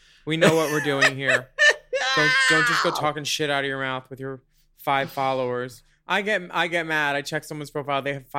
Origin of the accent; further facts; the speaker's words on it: Pennsylvania, United States; Because we're girls from Pennsylvania, babes.